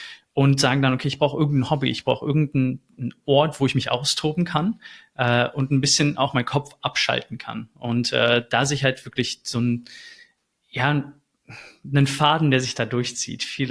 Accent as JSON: {"language": "German", "town": "Essen", "region": "North Rhine-Westphalia", "country": "Germany", "lives_now": "Netherlands", "said": "Ich komme aus Deutschland, aus Essen. Sehr schön, sehr schöne Stadt. Und ich bin 31 Jahre alt, wohne nun in den Niederlanden"}